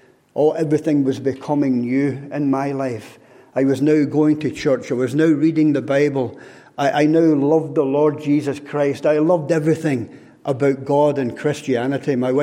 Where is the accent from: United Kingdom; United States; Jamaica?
United Kingdom; Scotland; moved away as an adult; now in Larne, United Kingdom; I'm not a Larne man or a Northern Irish man. I was born just outside Glasgow. I was born and brought up into a Roman Catholic family over there